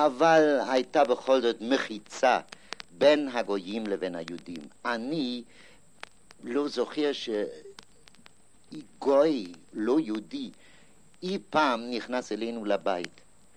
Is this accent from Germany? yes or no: yes; Hamburg, Germany; אני בא מהקהילה המבורג.